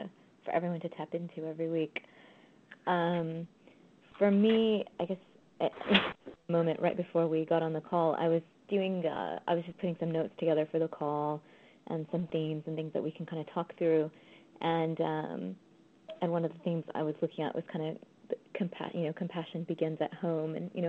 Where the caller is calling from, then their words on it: London, United Kingdom; I'm dialing in from London.